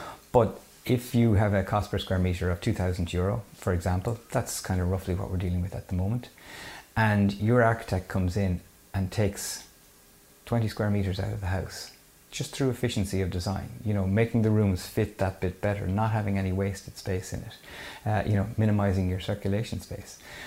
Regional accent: Connacht, Ireland; I'm from Mayo

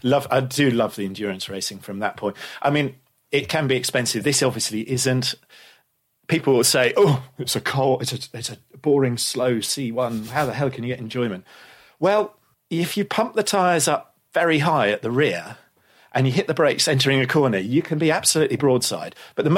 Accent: United Kingdom; I'm British.

